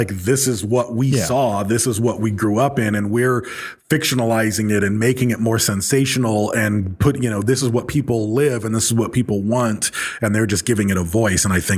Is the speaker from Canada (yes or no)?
no; Michigan, United States; born there; moved away; I mean, I was born in Michigan and I came in 89.